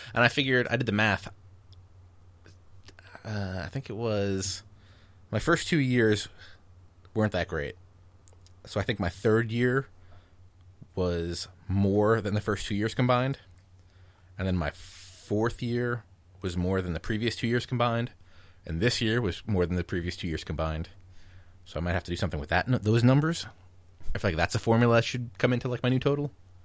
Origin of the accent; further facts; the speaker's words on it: California, United States; hey, I'm from California.